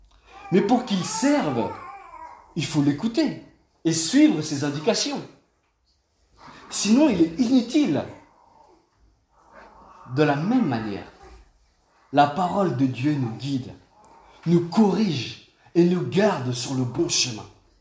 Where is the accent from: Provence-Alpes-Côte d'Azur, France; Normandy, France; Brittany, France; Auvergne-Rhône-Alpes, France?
Normandy, France; Vous savez, je viens de Normandie.